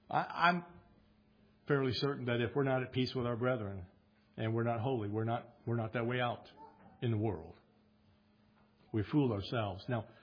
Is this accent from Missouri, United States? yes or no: yes; Missouri, United States; I'm from Missouri. I'm used to saying it. I like it.